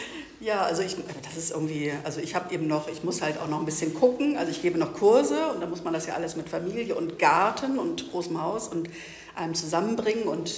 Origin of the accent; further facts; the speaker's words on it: Lindlar, North Rhine-Westphalia, Germany; Ich komme ja aus der Nähe von Köln. Aus Lindlar.